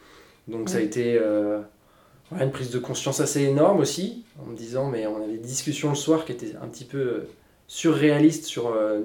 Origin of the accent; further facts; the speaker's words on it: Île-de-France, France; Je viens des Hauts-de-Seine, une famille bourgeoise, école d'ingénieur privé